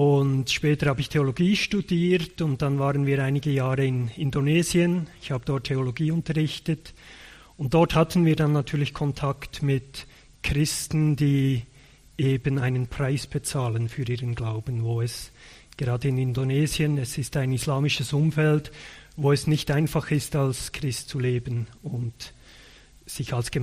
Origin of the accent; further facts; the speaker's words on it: Bern, Switzerland; Ich komme aus dem Bernbiet, genau gesagt aus dem Emmental. Ich bin dort aufgewachsen und zur Schule gegangen, in die Gemeinde gegangen und wir wohnen jetzt dort als Familie auch wieder.